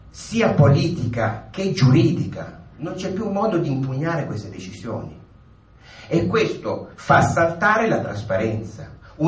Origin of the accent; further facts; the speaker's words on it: Apulia, Italy; Per esempio, in tutta la zona del Salento, da dove vengo io, ci sono i coralli bianchi a poche miglia dalla costa